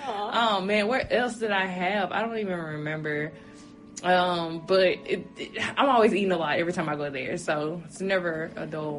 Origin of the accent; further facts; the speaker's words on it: Louisiana, United States; as you know, I'm from Louisiana, and that was too short of a break for me to drive all the way back to Louisiana